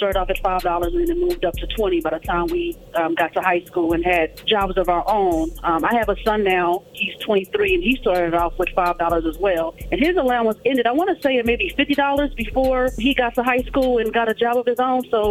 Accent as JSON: {"language": "English", "town": "Kansas City", "region": "Missouri", "country": "United States", "said": "from Kansas City."}